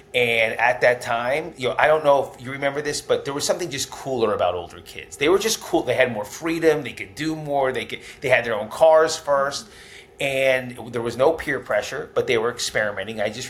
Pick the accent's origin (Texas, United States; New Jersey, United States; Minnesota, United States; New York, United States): New Jersey, United States; Tenafly; So growing up in Tenafly, New Jersey, I was the fat kid.